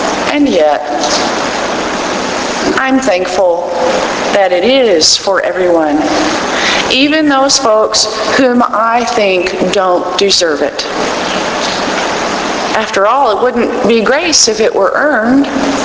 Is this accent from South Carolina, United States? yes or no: no; Texas, United States; moved away as an adult; now in Tennessee, United States; When I was preparing to leave my home state of Texas and move to Tennessee several years ago